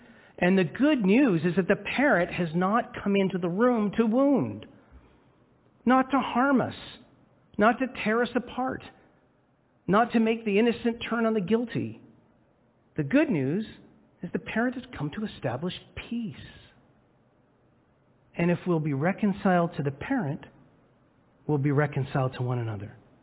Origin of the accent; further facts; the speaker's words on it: Scarborough, Yorkshire and the Humber, United Kingdom; I joke about coming from Wales. You know that I come from Scarborough. At best in Wales, I'm a tourist.